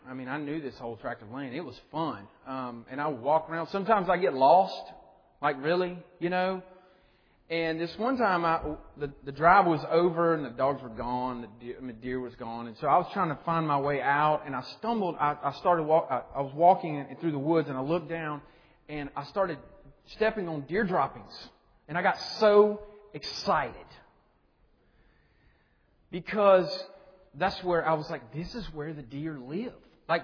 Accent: Mississippi, United States; And I grew up in Mississippi, and we had about 1,200 acres that we leased from a cousin.

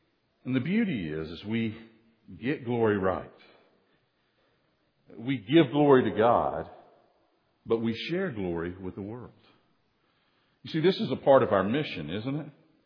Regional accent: Soddy Daisy, Tennessee, United States; When I grew up in Soddy Daisy, in the house of my father and mother on the Tennessee River, or just off the Tennessee River, Big Soddy Lake, we had boats.

